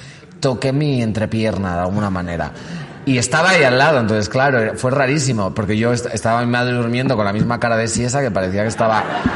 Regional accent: León, Castile and León, Spain; Somos de San Mamés y tenemos un pueblo que se llama Chozas de Abajo.

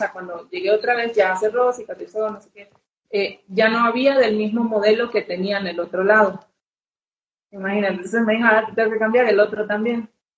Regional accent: Venezuela; now in Mexico; soy de Venezuela, vivo en México y tengo ya casi 10 años aquí en México.

